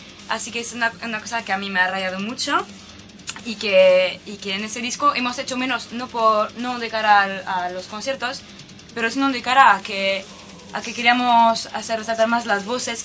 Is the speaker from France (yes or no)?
yes; France; now in Spain; Yo soy de fuera, soy de Francia